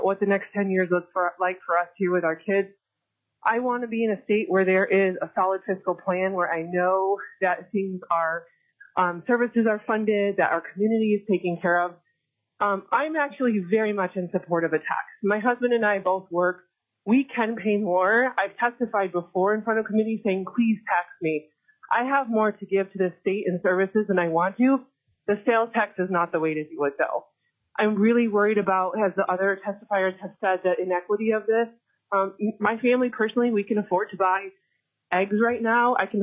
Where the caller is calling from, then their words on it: Anchorage, Alaska, United States; I'm calling in from Anchorage.